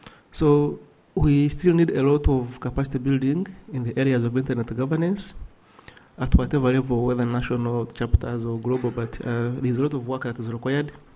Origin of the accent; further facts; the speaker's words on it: Uganda; I'm from Uganda